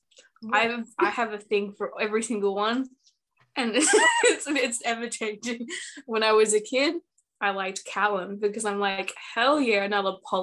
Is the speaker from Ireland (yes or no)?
no; Australia; I wish I could be there, but I can't, obviously, because I'm Australian.